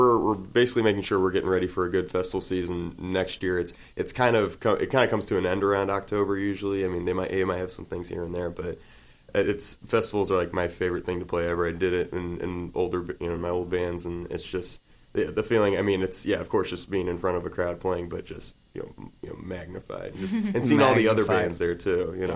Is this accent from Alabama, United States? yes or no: yes; Mobile, Alabama, United States; That's Mobile, Alabama. That's my hometown.